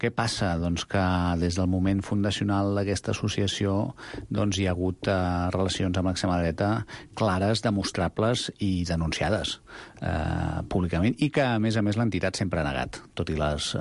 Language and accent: Catalan; Barcelona, Catalonia, Spain; Com a català, com a independentista i com a barceloní.